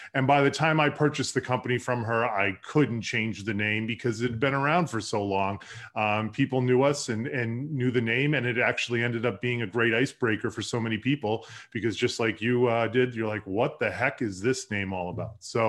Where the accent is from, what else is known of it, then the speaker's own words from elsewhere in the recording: Massachusetts, United States; moved away as an adult; now in Colorado, United States; I grew up locally in Massachusetts, and after college, I wanted to see greener pastures. So I moved out to Colorado so I could drink lots of craft beer and go snowboarding.